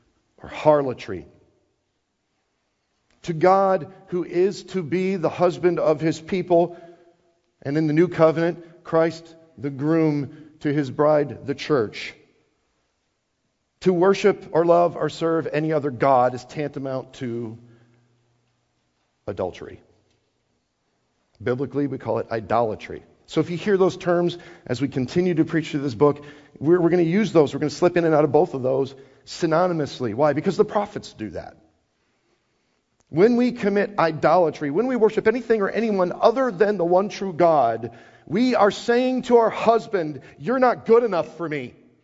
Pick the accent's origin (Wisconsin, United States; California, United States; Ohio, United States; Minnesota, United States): Wisconsin, United States; I'm from Wisconsin and we still just called it snow.